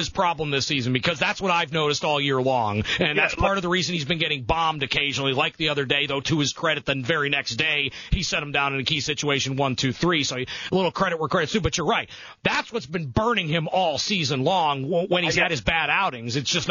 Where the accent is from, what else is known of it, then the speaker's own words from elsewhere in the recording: Cleveland, Ohio, United States; happen to be raised in my family, we happen to be slightly baseball first in our family, even though we're from Cleveland.